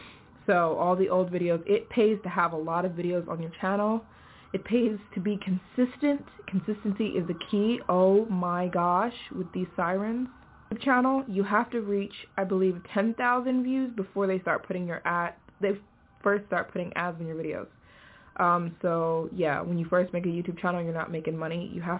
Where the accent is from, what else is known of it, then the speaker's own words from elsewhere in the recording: United States; I'm American, so I make American ad. I have American ads on my channel. I'm an American channel. I'm an American girl.